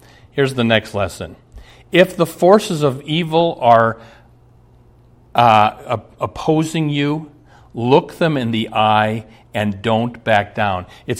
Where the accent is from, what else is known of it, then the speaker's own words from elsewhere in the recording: Omaha, Nebraska, United States; I can remember my home church that I grew up in Omaha.